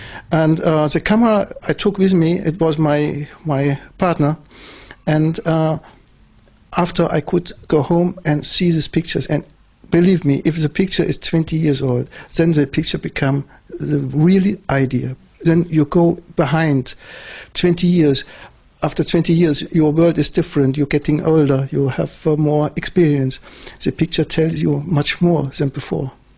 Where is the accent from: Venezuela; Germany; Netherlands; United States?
Germany; English is a second language; I am growing up in Germany, in a war district, and in this little town I was growing up, there was living many, many Turks which come to work in the mines, mine work.